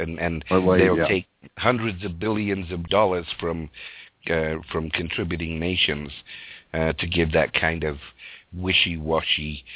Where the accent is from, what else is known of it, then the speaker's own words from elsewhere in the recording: Canada; I forget what it is because I'm Canadian, of course, so we don't know all of the amendments.